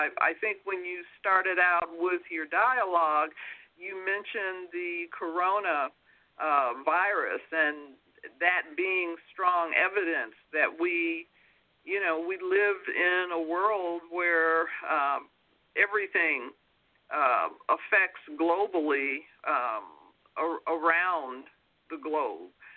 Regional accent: Denver, Colorado, United States; now in Atlanta, United States; I'm originally from Denver, but I'm calling from Atlanta today.

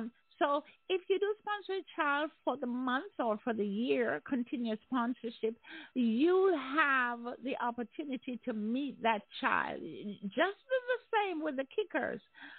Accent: Jamaica; I'm a Jamaican, so, you know, I eat my H.

